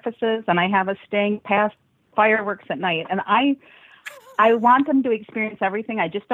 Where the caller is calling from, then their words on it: Michigan, United States; Michigan. Calling from the mitten.